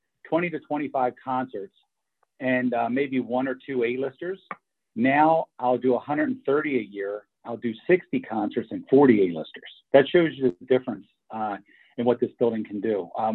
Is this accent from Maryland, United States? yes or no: yes; Baltimore, Maryland, United States; because I'm born and raised in Baltimore and worked here my entire life. So to have somebody believe in my city like